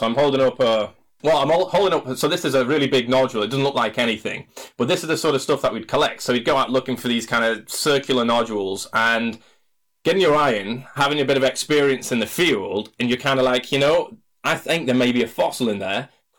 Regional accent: Doncaster, Yorkshire and the Humber, United Kingdom; I'm originally from Doncaster, a town in Yorkshire, in South Yorkshire.

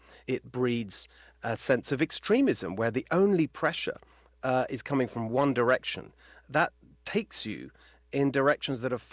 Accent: United Kingdom; now in United States; People will hear from my accent. I'm originally from the UK. My parents are actually Hungarian, but we moved here in 2012.

